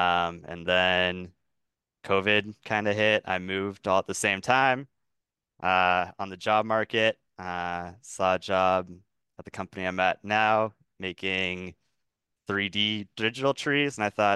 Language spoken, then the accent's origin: English; Maine, United States; I grew up in Maine on the coast, and then I went to Montana, and then after Montana, I came to Oregon. So I just keep working my way west.